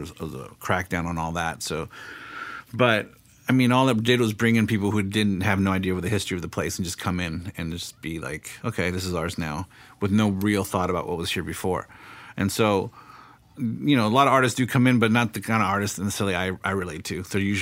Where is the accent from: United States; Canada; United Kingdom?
United States; California; I'm from the South Bay, so everything was punk rock pretty much, for 80s and 90s